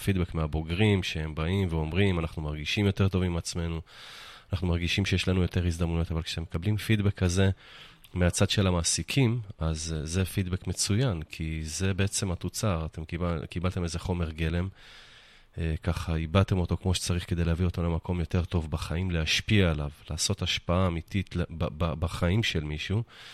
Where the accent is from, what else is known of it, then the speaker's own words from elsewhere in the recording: Dimona, Southern District, Israel; אני יכול להגיד לך שבתור מישהו שגם גדל בפריפריה, אני נולדתי בדימונה.